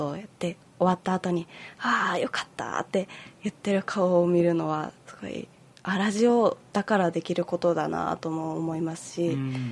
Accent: Oita, Japan; now in Kyoto, Japan; 出身はあの九州の大分県です。

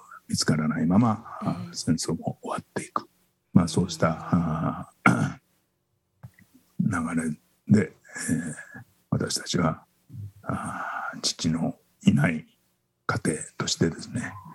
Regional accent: Tokyo, Japan; born there; で、東京生まれなんですけれども、この父親が東京で仕事をしていて、同居をずっとしてたわけですけれども

